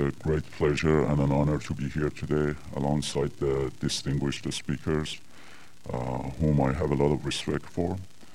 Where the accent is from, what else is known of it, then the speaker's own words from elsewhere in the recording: Tehran, Tehran Province, Iran; moved away as an adult; now in United States; I was born and raised in Tehran, Iran, and it was in the early 70s that I came to the U.S. to continue my education.